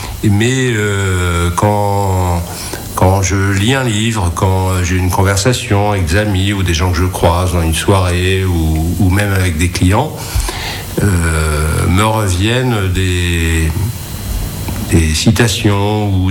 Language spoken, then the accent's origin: French; Paris, Île-de-France, France; born there; Je suis né à Paris.